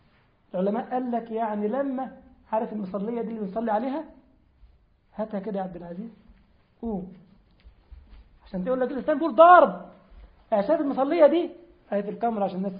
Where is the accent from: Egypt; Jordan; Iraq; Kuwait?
Egypt; عارف عندنا في مصر عيب قوي